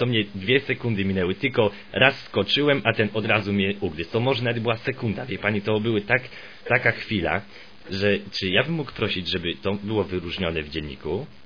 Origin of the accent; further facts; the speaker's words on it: Gorzów Wielkopolski, Lubusz Voivodeship, Poland; Ja jestem z Gorzowa Wielkopolskiego, dzwonię teraz do państwa, do Warszawy.